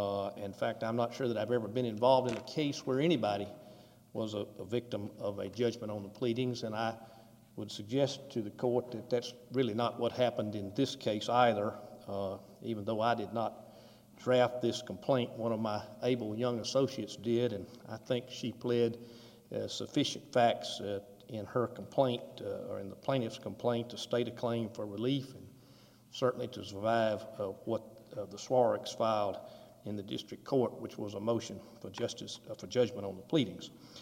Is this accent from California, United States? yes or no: no; Vicksburg, Mississippi, United States; Good morning. … from Vicksburg, Mississippi.